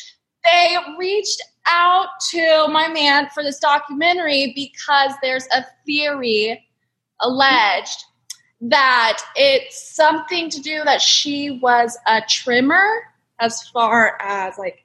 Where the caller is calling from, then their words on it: Sacramento, California, United States; I'm in Sacramento. So it's like 2 hours south of Reading. And so, yeah, we moved here a few years ago.